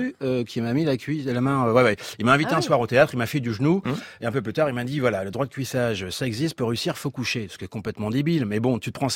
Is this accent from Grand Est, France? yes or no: yes; Thionville, Grand Est, France; je suis né à Thionville, ouais, tout à fait.